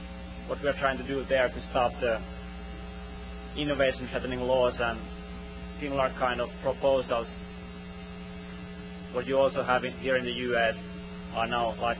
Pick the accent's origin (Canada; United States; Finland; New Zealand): Finland; We're two guys from Finland who founded this organization like 2 years ago.